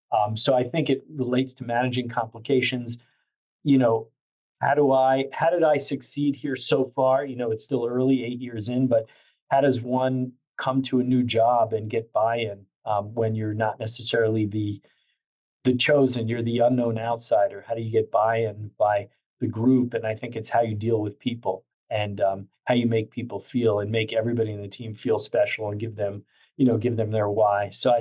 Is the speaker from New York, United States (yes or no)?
yes; New York, United States; I grew up in New York, in the suburbs of New York. Very simple.